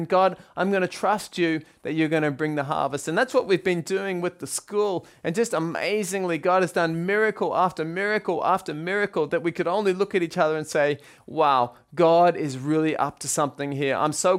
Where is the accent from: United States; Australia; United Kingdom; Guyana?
Australia; And actually in Australia, I'm from Australia, in case you haven't noticed by now